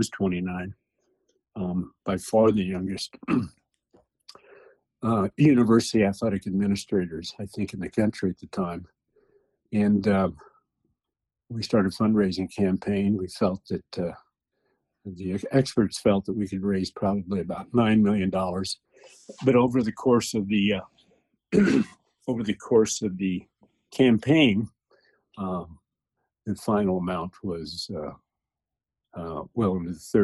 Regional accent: Wyoming, United States; Well, interesting history. I grew up in Wyoming.

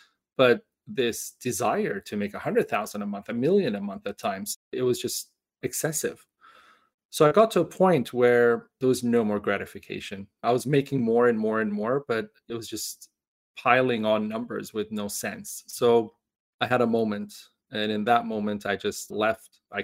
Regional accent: Toronto, Ontario, Canada; also born or lived in Dubai; I had kind of grown to love Canada, Toronto, essentially, as my hometown. And so, I mean, I started university when I was turning 16. So I really grew up there, essentially.

